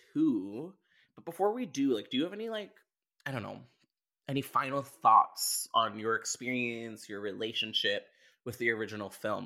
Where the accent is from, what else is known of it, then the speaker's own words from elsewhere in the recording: Canada; Oh, I'm so sorry. I'm Canadian.